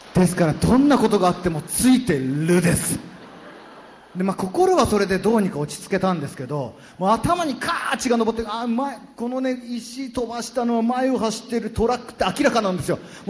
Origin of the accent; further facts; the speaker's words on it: Gifu, Japan; 私岐阜なんですけど、岐阜の事務所にいる時に